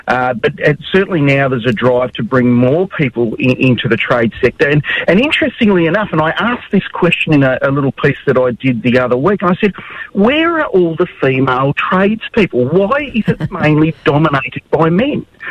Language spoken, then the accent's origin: English; Victoria, Australia; I come from Victoria